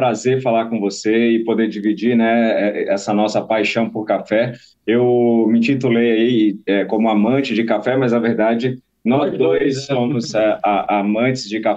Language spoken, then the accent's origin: Portuguese; Bahia, Brazil; porque eu venho de uma cidade interior da Bahia, né?